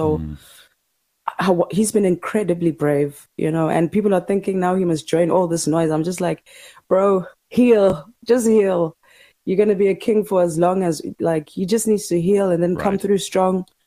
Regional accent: South Africa; I thought as a South African, I'm here. English is from here.

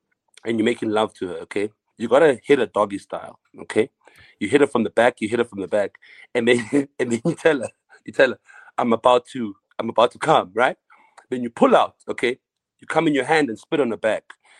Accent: Kempton Park, Gauteng, South Africa; I'm from the East Rand. I'm a Kempton Park boy, born and raised in Kempton Park all my life.

